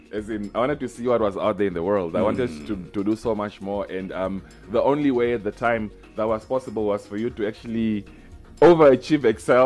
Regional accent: Rundu, Kavango East, Namibia; now in Windhoek, Namibia; In Rundu. Born and raised in Rundu.

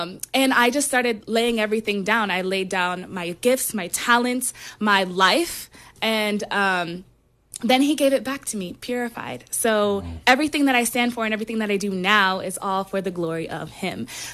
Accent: Houston, Texas, United States; born and raised in Houston, Texas, very much a product of my environment.

